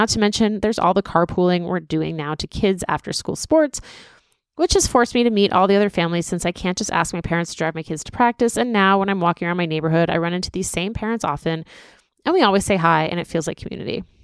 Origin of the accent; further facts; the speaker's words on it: California, United States; moved away as an adult; now in New York, United States; I grew up in California, but left at age 18 for college. And now I live in New York City with my husband and three kids.